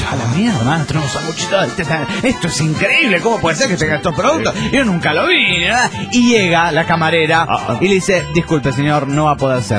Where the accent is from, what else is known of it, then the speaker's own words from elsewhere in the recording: Cali, Valle del Cauca, Colombia; de Cali, Colombia.